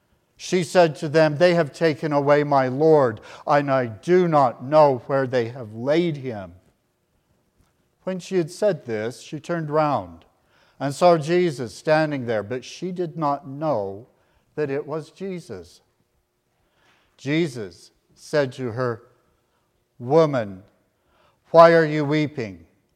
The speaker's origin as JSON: {"language": "English", "town": "Ashton", "region": "Idaho", "country": "United States", "tie": "born or raised there", "said": "I was born and raised in Ashton, Idaho. Some of you are probably familiar with Ashton. My four families of origin were all there before 1900."}